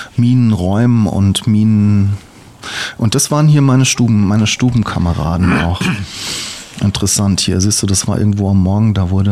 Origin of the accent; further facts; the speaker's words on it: Hesse, Germany; also born or lived in Darmstadt; Dann bin ich in Osthessen aufgewachsen. In der Nähe zwischen Fulda und Schlüchtern, mein Kinzigkreis. Am Arsch der Welt, so in so einem ganz engen Tal. Auf der einen Seite Spessart, von der anderen Seite Vogelsberg. Die Rhön schließt so an.